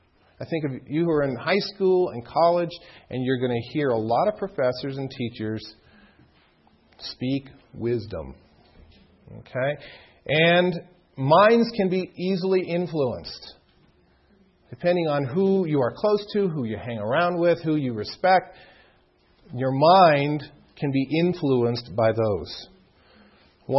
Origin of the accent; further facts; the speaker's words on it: California, United States; I'm from Southern California.